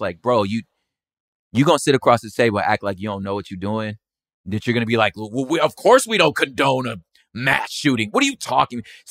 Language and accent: English; California, United States; like, you know, we're Cali kids. So, you know, I didn't come from like a Jim Crow state. You know, I'm not from the Deep South.